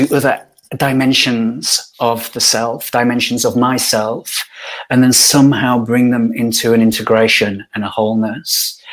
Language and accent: English; Yorkshire and the Humber, United Kingdom; So I grew up in Yorkshire in Northern England. In the 1970s, I was growing up.